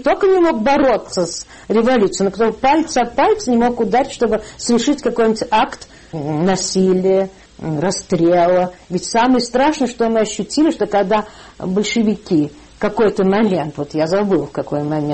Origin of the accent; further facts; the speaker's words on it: Saratov, Saratov Oblast, Russia; тем больше это мой родной город. И мы в октябре 17 года переехали в Саратов, где мы провели до 21 года, по-моему, сентября.